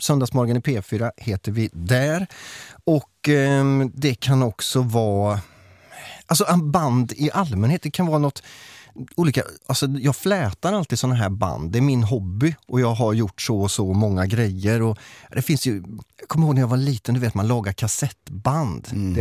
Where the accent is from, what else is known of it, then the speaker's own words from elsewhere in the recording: Trollhättan, Västra Götaland County, Sweden; vi är också från Trollhättan